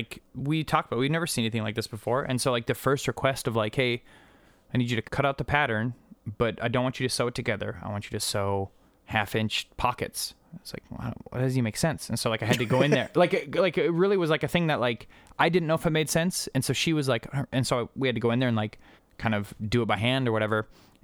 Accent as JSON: {"language": "English", "region": "Montana", "country": "United States", "said": "I come from Montana. Like, there's no art, there's no culture."}